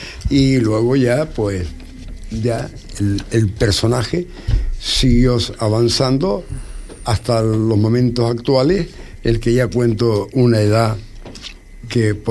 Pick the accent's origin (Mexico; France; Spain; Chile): Spain; Canary Islands; also born or lived in Arrecife; Y vino para Fuerteventura porque había en casa una burra recién parida.